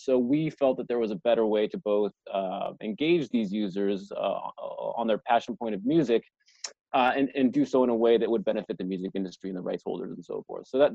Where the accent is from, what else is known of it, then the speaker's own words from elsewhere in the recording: United States; being American and spending most of your time in the U.S.